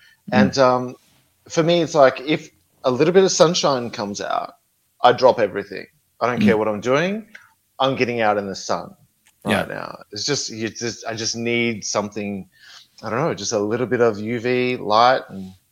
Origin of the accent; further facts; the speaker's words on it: Australia; Okay, so I grew up in a small country town in Australia.